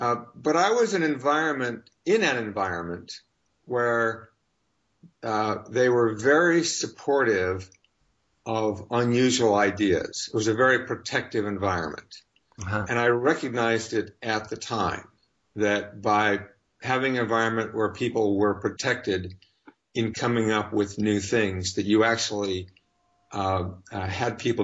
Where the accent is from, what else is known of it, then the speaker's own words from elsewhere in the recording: Utah, United States; Well, I grew up in Utah, and it was actually a wonderful time during the 50s.